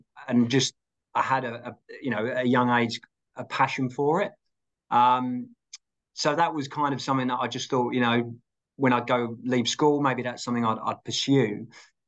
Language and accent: English; East of England, United Kingdom; accent: Cockney; I'm originally from the UK, as you can probably tell by my Cockney twang accent.